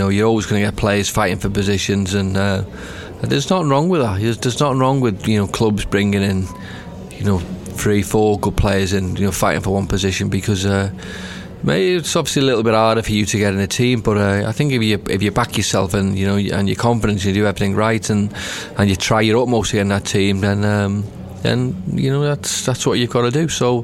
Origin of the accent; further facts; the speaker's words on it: Liverpool, North West England, United Kingdom; I grew up in Liverpool. I never knew nothing different.